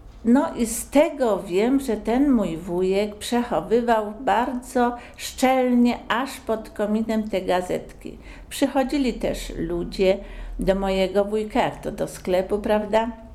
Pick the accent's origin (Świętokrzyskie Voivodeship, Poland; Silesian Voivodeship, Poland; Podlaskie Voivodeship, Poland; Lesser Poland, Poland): Lesser Poland, Poland; Borek Fałęcki; Rodem jestem z Borku Fałęckiego. Moi rodzice to kupcy, którzy mieli przy fabryce Solwaj sklepik.